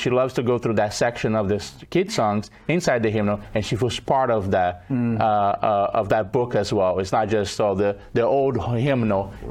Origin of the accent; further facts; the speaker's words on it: Brazil; I'm originally from Brazil, and recently Brazil and our church, they changed the hymnal.